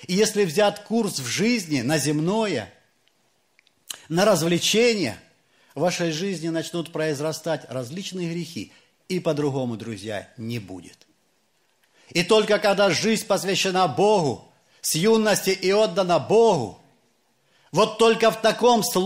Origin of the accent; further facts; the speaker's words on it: Novoaidar, Luhansk Oblast, Ukraine; Я из Луганской области, совершаю пресвитерское служение, есть такой поселок Новоайдар. Семья 19 детей.